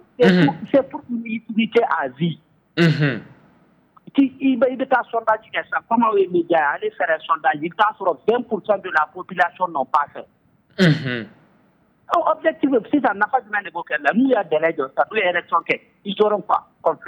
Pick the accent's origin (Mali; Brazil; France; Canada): Mali; C'est notre premier droit en tant que Malien.